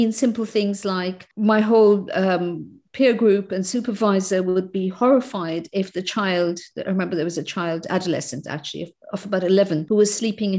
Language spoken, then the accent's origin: English; India; I grew up in India, and my parents were from different communities and different backgrounds, different religions. So my mm-hmm. mother is from Sindh, Hyderabad, Sindh, and my father is Punjabi Sikh.